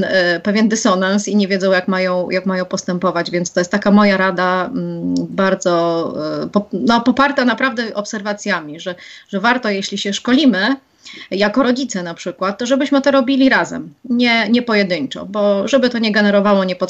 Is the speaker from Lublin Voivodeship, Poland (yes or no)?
yes; Lublin, Lublin Voivodeship, Poland; born there; moved away as an adult; Ja jestem urodzoną Lublinianką. Wczoraj minęło 12 lat, odkąd mieszkam na wsi pod Warszawą, a tak naprawdę z Lublina wyjechałam do męża.